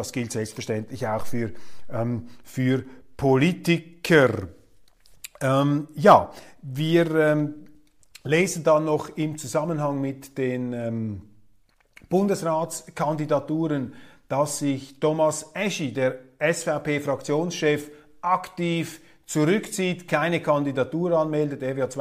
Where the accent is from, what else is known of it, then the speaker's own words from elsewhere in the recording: Zurich, Switzerland; Da sind wir Zürcher Naivlinge.